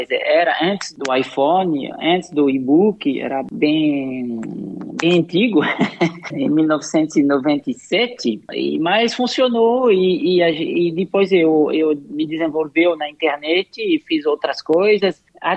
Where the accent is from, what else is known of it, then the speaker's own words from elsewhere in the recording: Paris, Île-de-France, France; Portuguese is a second language; moved away as an adult; now in Brazil; eu nasci em Paris e todos os meus irmãos também, e nós fomos educados na França. E com 23 de idade, eu fiz um intercâmbio de estudo com a universidade em São Paulo, e assim eu pude aprender a falar o português.